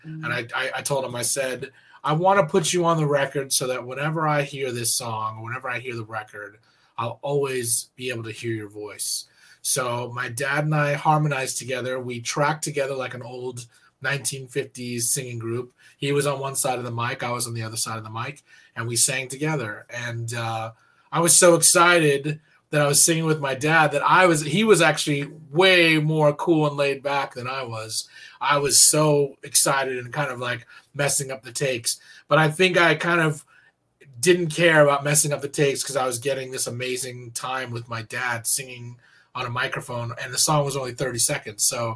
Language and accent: English; India; you know, I come from India.